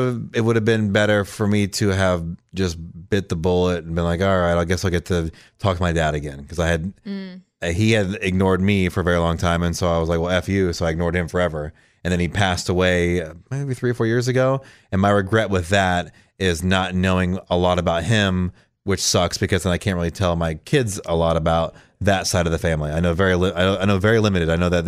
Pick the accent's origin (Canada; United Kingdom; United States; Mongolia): United States; San Francisco, California; And I came from San Francisco, so I didn't come from a small city or anything.